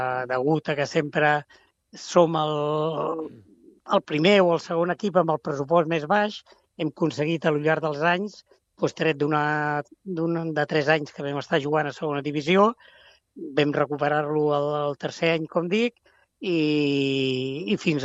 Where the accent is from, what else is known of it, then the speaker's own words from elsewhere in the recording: Balearic Islands, Spain; born there; now in Santa Coloma de Gramenet, Spain; Bueno, aviam, jo no sóc nascut a Santa Coloma, però vaig arribar a Santa Coloma de la meva Menorca, que dic jo sempre, perquè vaig néixer allà